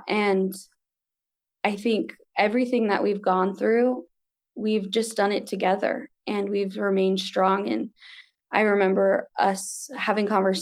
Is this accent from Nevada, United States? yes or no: yes; Las Vegas, Nevada, United States; now in Idaho, United States; I grew up in Vegas area. My family is from the Fort Peck Indian Reservation in Montana.